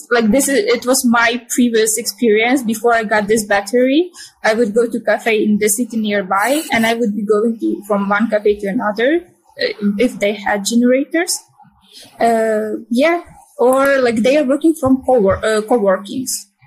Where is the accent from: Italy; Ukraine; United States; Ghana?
Ukraine; Zakarpattia Oblast; Zakarpatska Oblast. I'm from Zakarpatska Oblast. This is the safest part in Ukraine right now.